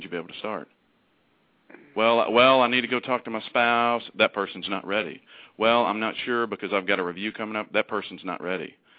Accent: Tennessee, United States; Well, see, I'm from Tennessee, so I'm even much more of a hillbilly than you guys.

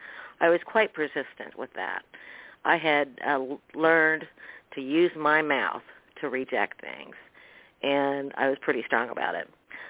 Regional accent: Indiana, United States; And one trip on the way home to my hometown, Indiana, here, me and my sisters heard some very sad words about Grandpa.

